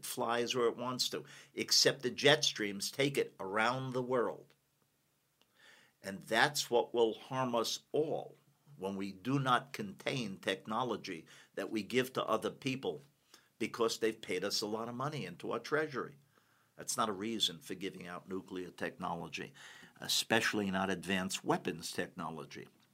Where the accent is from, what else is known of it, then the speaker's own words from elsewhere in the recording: Brooklyn, New York, United States; I grew up in Brooklyn.